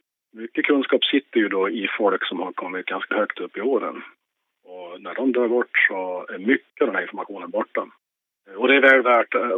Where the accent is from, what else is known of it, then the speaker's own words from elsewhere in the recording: Malung, Dalarna County, Sweden; Jag är ju född och uppvuxen i Malung.